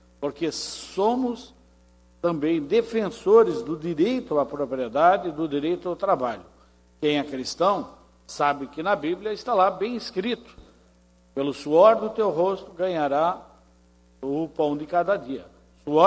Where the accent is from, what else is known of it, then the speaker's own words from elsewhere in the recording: Guaramirim, Santa Catarina, Brazil; como também na minha cidade natal, Guaramirim